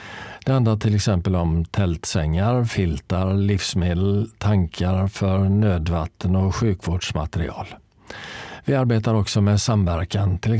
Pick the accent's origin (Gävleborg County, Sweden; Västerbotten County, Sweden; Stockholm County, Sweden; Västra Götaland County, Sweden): Stockholm County, Sweden; Norrtälje; now in Vaxholm, Sweden; Jag kommer från början från Norrtälje och trivs jättebra i Vaxholm.